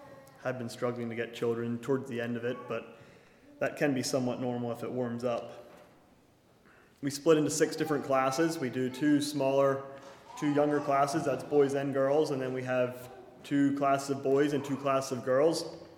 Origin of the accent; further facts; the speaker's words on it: Shenandoah, Pennsylvania, United States; Y'all know we're from Shenandoah. I'm sure most of you, probably all of you, have been there at least once. A small coal town up about an hour north of here.